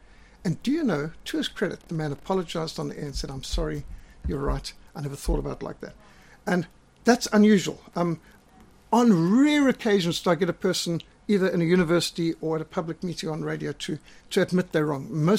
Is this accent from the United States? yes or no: no; South Africa; I'm a racist from South Africa.